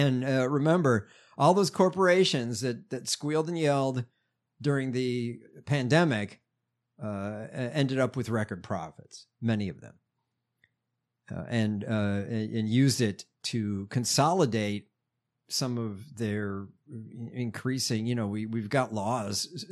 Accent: Chicago, Illinois, United States; my home state, my hometown, actually, Chicago.

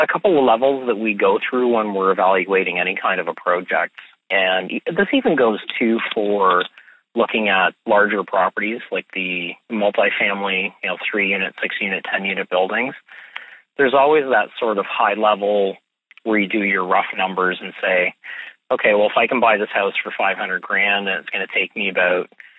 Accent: Burlington, Ontario, Canada; now in Waterdown, Canada; and Waterdown where I live. And I grew up in Burlington, so I know Burlington really well.

